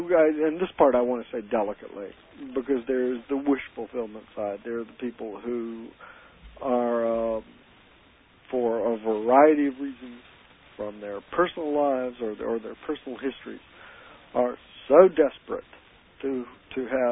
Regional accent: North Carolina, United States; although I'm from North Carolina, there got to be some Missouri genes in me somewhere.

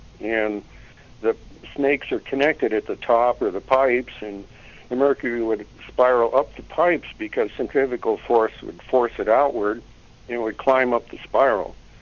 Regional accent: Seldovia, Alaska, United States; when I was growing up in Seldovia

